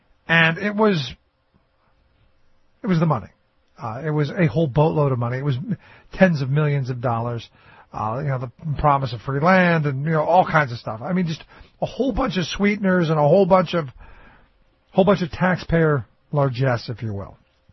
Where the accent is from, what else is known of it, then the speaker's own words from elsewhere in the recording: Cleveland, Ohio, United States; I remember growing up in Cleveland in the 80s